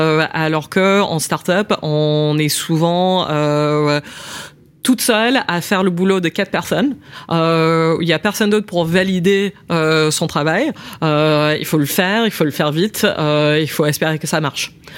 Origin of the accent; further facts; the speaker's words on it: Canada; also born or lived in United States; Oui, donc moi je suis canadienne, mais j'ai été scolarisée aux États-Unis